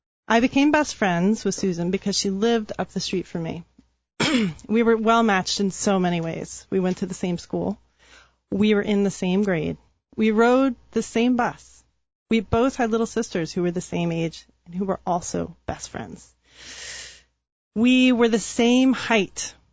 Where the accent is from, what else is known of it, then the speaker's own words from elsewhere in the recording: Oregon, United States; born there; because I was born in Oregon, which, as everyone knows, makes you have a different skin color than someone born in Virginia.